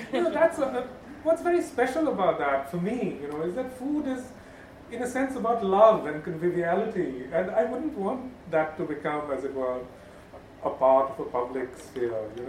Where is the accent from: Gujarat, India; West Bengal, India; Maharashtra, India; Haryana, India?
West Bengal, India; You know, and I'm from Bengal. I know how vulnerable this place is.